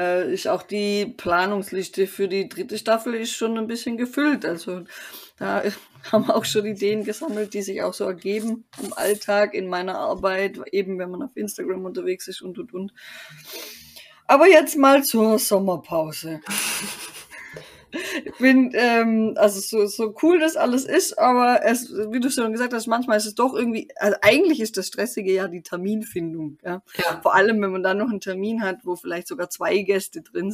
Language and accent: German; Lake Constance, Germany; wir waren halt am Bodensee, was meine Heimat ist und auch wunderschön, bitte jetzt keine Nachrichten wegen Bodensee, absolut traumhaft, aber da bin ich halt geboren, aufgewachsen, gelebt und besucht da meine Familie